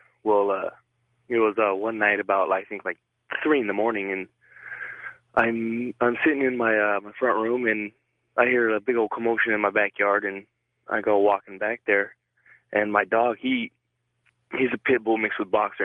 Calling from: Whittier, California, United States; I'm calling from Whittier, California.

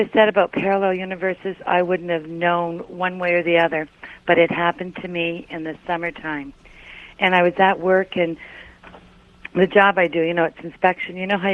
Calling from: Canada; Hi, Canada.

